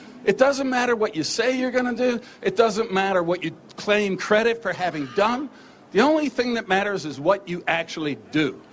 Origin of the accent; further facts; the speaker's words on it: Peekskill, New York, United States; I'm the only candidate in this entire race in either party who actually was born and raised on a farm in my hometown of Peekskill, New York, lived on a farm most